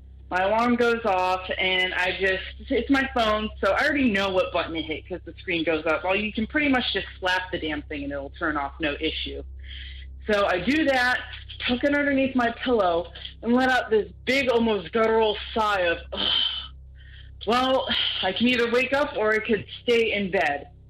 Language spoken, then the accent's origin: English; Pennsylvania, United States; born there; I was born up in Pennsylvania.